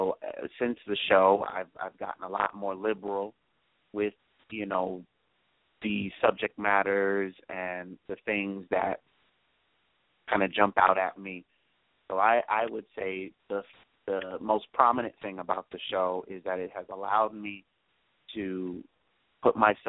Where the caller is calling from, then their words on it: Brooklyn, New York, United States; Brooklyn, New York.